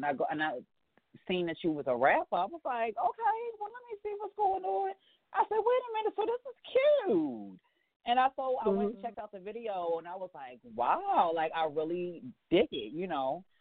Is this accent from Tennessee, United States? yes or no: no; Baltimore, Maryland, United States; I'm from Baltimore, so you know, like to me, you got an accent.